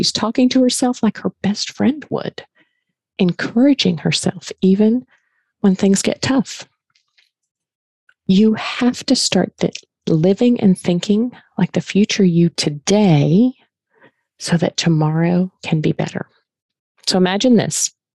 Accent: the South, United States; I'm a slow talker. I'm from the South.

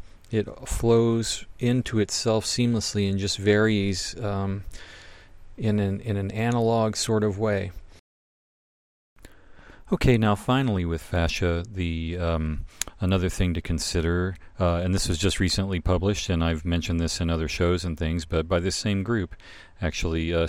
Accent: New Hampshire, United States; So, let's say, you know, I'm from New Hampshire. I got my original first marijuana certification in New Hampshire

